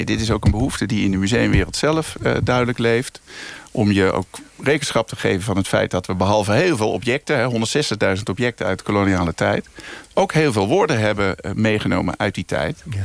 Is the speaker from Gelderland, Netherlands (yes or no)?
no; Overijssel, Netherlands; daar ben ik als Tukker heel gevoelig